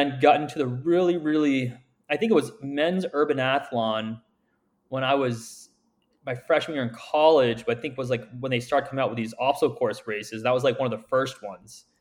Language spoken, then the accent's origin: English; Wellesley, Massachusetts, United States; I grew up in Wellesley, and Wellesley is a very, there's a lot of pressure. Wellesley out here in Massachusetts